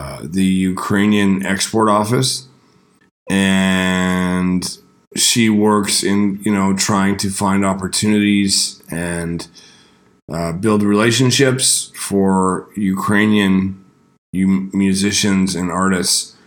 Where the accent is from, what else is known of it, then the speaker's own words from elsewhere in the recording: Western Canada, Canada; I was born in Eastern Canada, but I grew up in Western Canada, and Western Canada has a large Eastern European influence. So there's a lot of Ukrainian